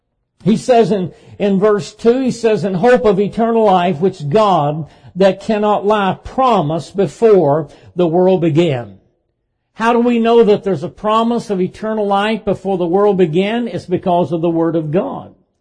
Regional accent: Dayton, Tennessee, United States; he was the one that debated for creation in the Scopes trial in my hometown in Dayton, Tennessee in 1925.

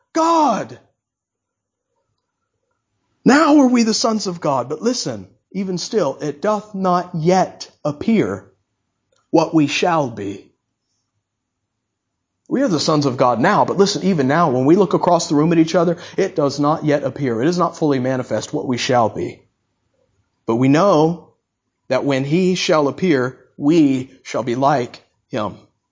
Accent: the South, United States; I came from the South.

